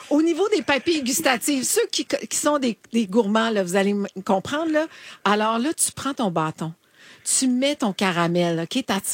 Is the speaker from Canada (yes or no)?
yes; Canada; Je vais reprendre où elle a quitté, c'est-à-dire en tant que bonne Canadienne.